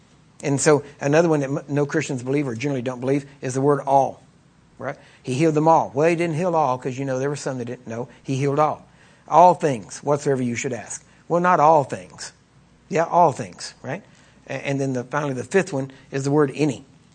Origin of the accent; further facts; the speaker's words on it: Texas, United States; That's as close as the Texan can get.